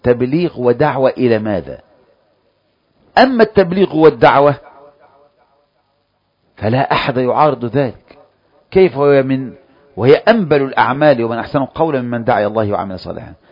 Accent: Kafr El Sheikh Governorate, Egypt; وانا جاي لك من كفر الشيخ والاخوة دول من كل مكان

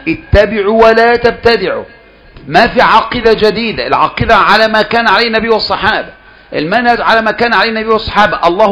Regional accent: Kafr El Sheikh Governorate, Egypt; وإحنا عندنا في كفر الشيخ عرف في بعض مسائل، ونحن من يعني بلد وحيدة عامة

